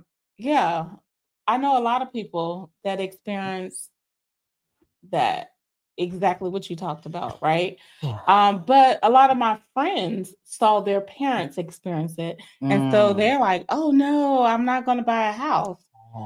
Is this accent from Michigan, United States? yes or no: no; Cincinnati, Ohio, United States; So originally I'm from Cincinnati, Ohio.